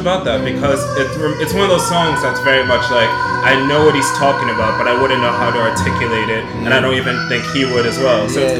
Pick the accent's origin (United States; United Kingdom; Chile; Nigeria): United States; With being an American and going there and learning about the history